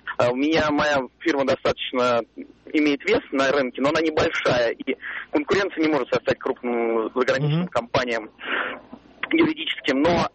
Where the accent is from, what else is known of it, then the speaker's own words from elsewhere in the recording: Moscow, Russia; я юрист из Москвы.